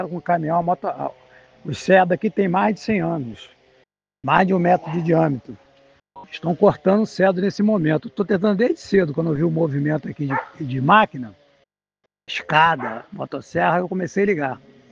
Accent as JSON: {"language": "Portuguese", "town": "Bom Jardim", "region": "Rio de Janeiro", "country": "Brazil", "said": "Eu sou da cidade de Bom Jardim, Rio de Janeiro."}